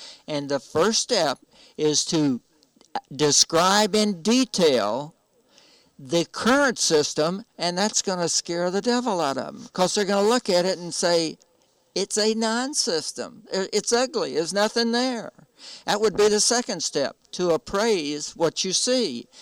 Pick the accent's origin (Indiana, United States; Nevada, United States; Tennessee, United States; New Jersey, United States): Tennessee, United States; I'm from Tennessee. I could do it in Tennessee.